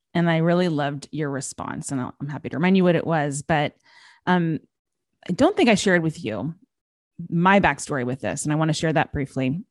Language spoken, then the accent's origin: English; Los Angeles, California, United States; I was in Hollywood. I grew up in Los Angeles.